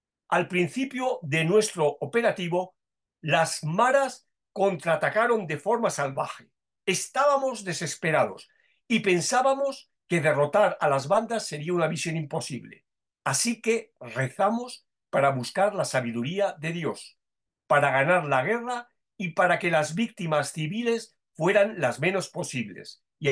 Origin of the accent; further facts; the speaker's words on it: Spain; como ciudadano español, me entristece que el jefe de Estado español fuera a esta toma de posesión.